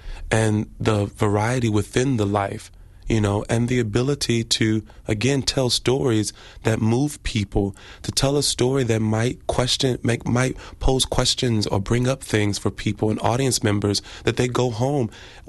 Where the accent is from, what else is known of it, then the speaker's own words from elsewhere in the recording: Houston, Texas, United States; now in New York, United States; I'm from Houston, Texas.